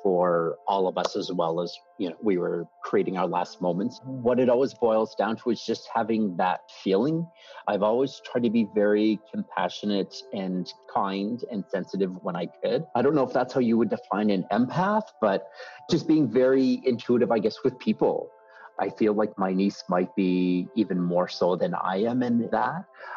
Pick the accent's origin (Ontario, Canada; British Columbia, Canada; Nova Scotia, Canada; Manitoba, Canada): Nova Scotia, Canada; It's a university in my hometown, yes, which is where I went.